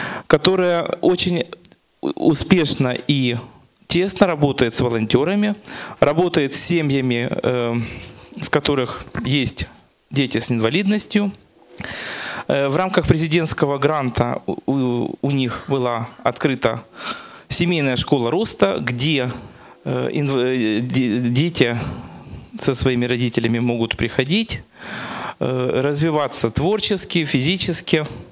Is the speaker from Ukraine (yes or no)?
yes; Simferopol, Crimea, Ukraine; Я из Симферополя.